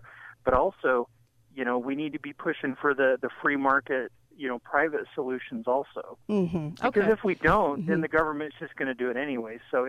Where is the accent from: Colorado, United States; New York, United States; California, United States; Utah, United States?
Utah, United States; St. George; I'm from St. George. Mm-hmm. There's like 14,000 people when I was born, you know, 50,000 when I graduated high school.